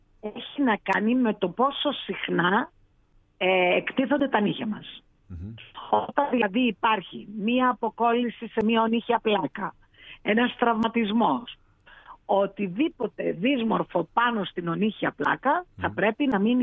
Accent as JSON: {"language": "Greek", "region": "Macedonia", "country": "Greece", "lives_now": "Ioannina, Greece", "said": "Δεν είμαι από εδώ. Δεν είμαι από εδώ. Είμαι από τη Μακεδονία."}